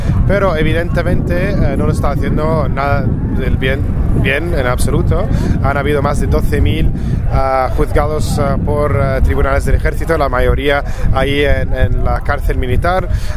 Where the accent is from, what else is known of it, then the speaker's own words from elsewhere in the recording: Cairo, Cairo Governorate, Egypt; Spanish is a second language; y soy del Cairo